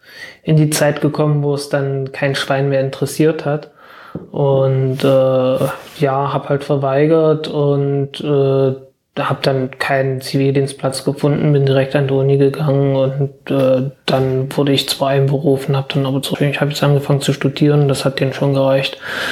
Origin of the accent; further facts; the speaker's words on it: Zeitz, Saxony-Anhalt, Germany; Ja klar, hallo, ich komme aus Zeitz. Zeitz war die Stadt mit der größten Kinderwagenfabrik der Welt.